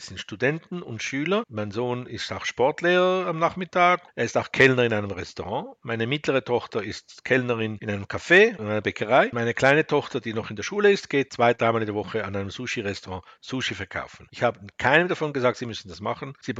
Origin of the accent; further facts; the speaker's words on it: Zurich, Switzerland; ich komme aus Zürich.